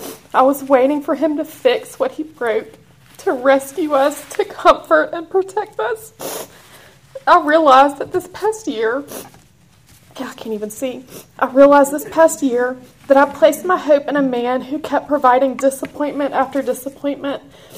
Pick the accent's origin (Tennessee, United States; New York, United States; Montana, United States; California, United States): Tennessee, United States; Memphis; I grew up in Memphis, Tennessee, with three brothers.